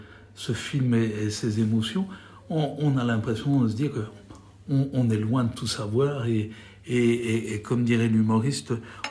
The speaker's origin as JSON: {"language": "French", "country": "Belgium", "said": "Alors en tant que Belge, fatalement"}